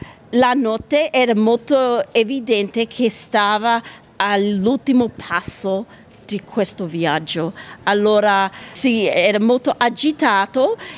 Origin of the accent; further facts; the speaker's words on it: Naples, Campania, Italy; now in Australia; Sì, sì, siamo napoletani